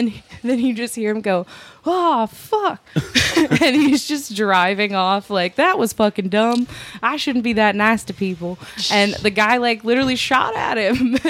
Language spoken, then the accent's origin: English; West Virginia, United States; There was a video that came out of my hometown, and I realized West Virginia hospitality had gone too far